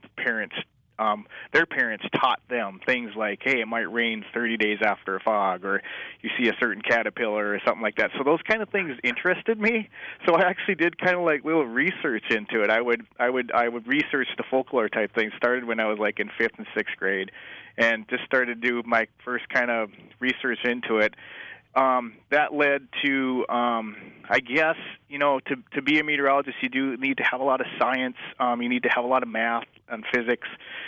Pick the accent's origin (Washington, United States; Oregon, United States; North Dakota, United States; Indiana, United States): North Dakota, United States; I grew up in North Dakota, and the thing that just interested me were the thunderstorms growing up in North Dakota.